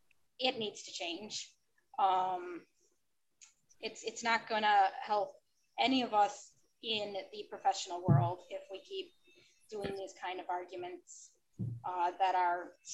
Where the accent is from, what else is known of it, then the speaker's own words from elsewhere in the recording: Lisle, Illinois, United States; my hometown is Lisle, and then all of the DuPage area with disability professionals.